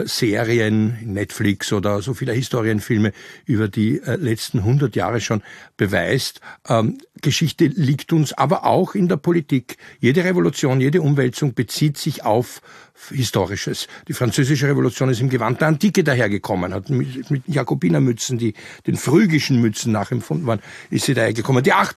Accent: Austria; Bei uns in Österreich war es ja nie so dramatisch.

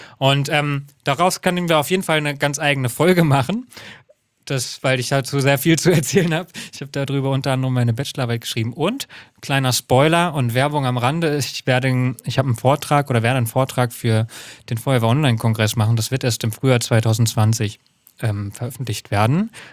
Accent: Hesse, Germany; ich komme aus Hessen und bei einer kleinen Freiwilligen Feuerwehr gelernt

